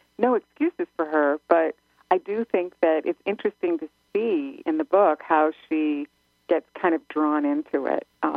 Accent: New England, United States; I'm from New England.

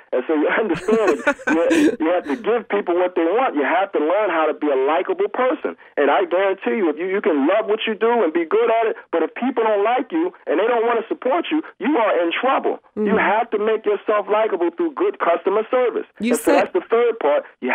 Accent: Philadelphia, Pennsylvania, United States; You know, now I'm from Philadelphia, and those sports fans in Philadelphia are absolutely crazy about those sports.

